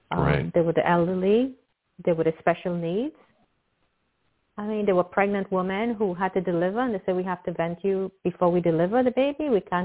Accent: New York, United States; No, but I'm from New York.

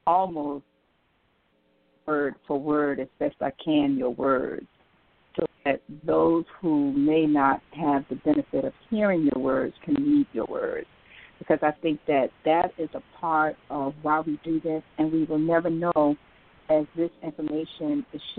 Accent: Riviera Beach, Florida, United States; You know, we are located in Palm Beach County, but we were born and raised in Riviera Beach, and God has blessed us.

